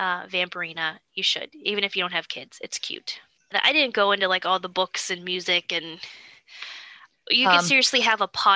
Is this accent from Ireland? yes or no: yes; Ireland; Most likely sunlight because I'm Irish.